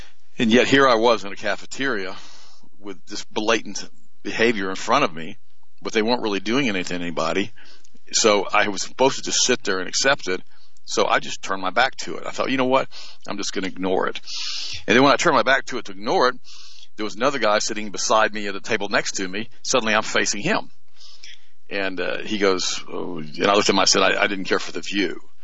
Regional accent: United States; Because I'm an American. I was born here. I was born here in 1955.

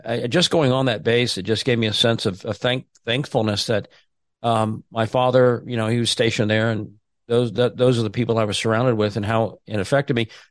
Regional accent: Virginia, United States; And we grew up on Little Creek Amphibious Base.

